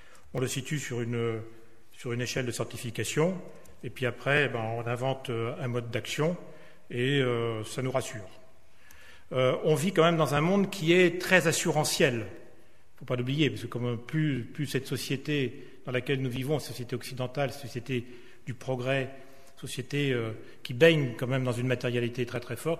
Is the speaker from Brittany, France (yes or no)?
yes; Pont-l'Abbé, Brittany, France; pris un risque parce que je suis de Pont-l'Abbé.